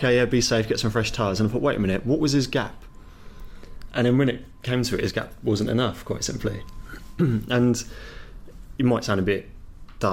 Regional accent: Monaco; We grew up in Monaco.

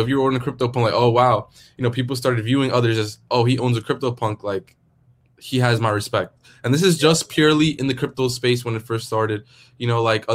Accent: New York City, New York, United States; And, you know, I'm from New York City. It was something I'd never seen before.

